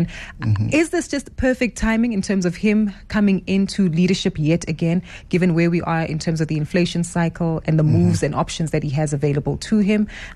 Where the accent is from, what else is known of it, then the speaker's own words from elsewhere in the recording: South Africa; is there still opportunity, especially for us as South African investors, when it comes to the U.S. stock market